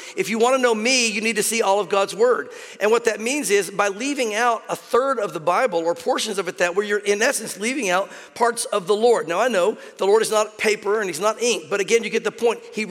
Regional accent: the South, United States; But the reality is that growing up in the South like I did, prophecy is something you never really heard about very much.

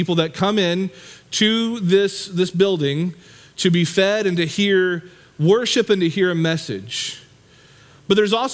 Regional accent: Knoxville, Tennessee, United States; I grew up in Knoxville. I'm from here. I was born and raised here.

